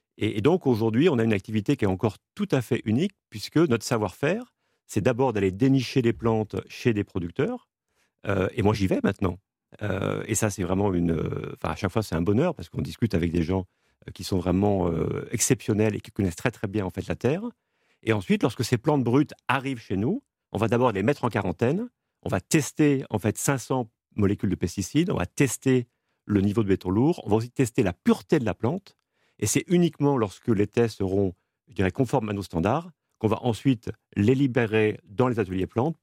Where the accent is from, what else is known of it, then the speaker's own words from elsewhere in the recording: France; also born or lived in abroad; J'ai vécu pendant 7 ans à l'étranger. Et à un moment, j'avais envie de revenir chez moi, en France